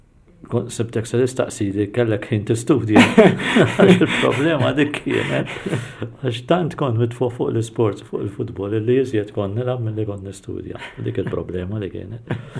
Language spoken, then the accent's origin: Maltese; Tarxien, South Eastern Region, Malta; Trabbejt ħal Tarxil, fl-Azzjoni Kattolika ta' ħal Tarxil, iċ-ċirklu l-iskola primarja ħal Tarxil u mbagħad mort il-liċeo ta' 12-il sena.